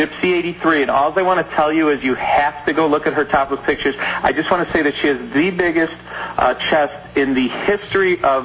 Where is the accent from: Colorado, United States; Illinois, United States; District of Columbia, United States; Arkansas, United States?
Illinois, United States; Chicago; I went to a good intellectual property attorney here in my hometown of Chicago